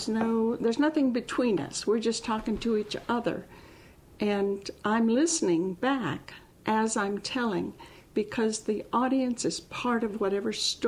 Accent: Des Moines, Iowa, United States; also born or lived in Waverly; I am from Waverly, Iowa, but I was born and raised in Des Moines. I am Iowa fifth generation on both sides, so I don't know that there's anyone more Iowan than I am.

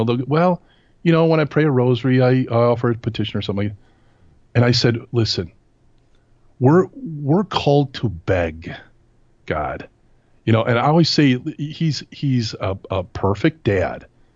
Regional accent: Wisconsin, United States; I grew up in Wisconsin, so the Green Bay Packers, right?

